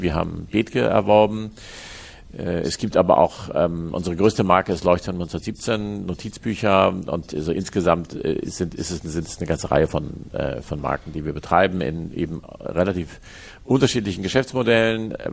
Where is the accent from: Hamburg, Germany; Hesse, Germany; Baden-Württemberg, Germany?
Hamburg, Germany; Ich bin in Hamburg geboren und am Stadtrand im Osten von Hamburg bin ich aufgewachsen, aber in Hamburg zur Schule gegangen.